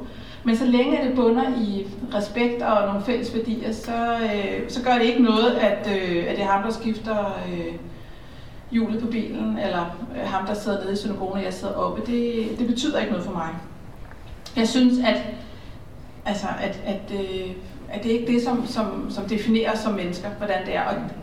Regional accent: Annisse, Capital Region of Denmark, Denmark; Nej, det gør jeg faktisk ikke, for jeg er fra Annisse.

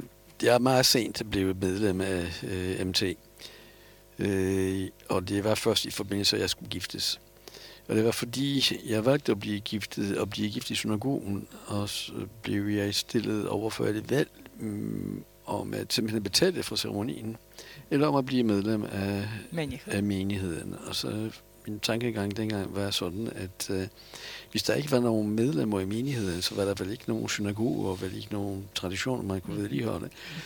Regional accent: Poland; now in Denmark; jeg har betragtet mig selv dengang som polak, simpelthen, og ikke som jøde. Det var jeg heller ikke.

